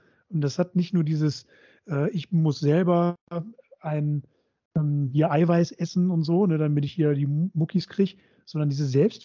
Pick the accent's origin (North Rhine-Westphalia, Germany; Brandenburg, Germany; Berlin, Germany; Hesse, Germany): North Rhine-Westphalia, Germany; Krefeld; ich komme ja aus Krefeld, das liegt ja in der Nähe des Ruhrgebietes